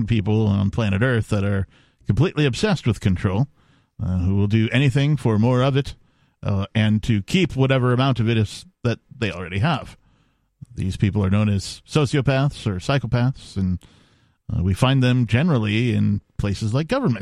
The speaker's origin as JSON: {"language": "English", "region": "Wisconsin", "country": "United States"}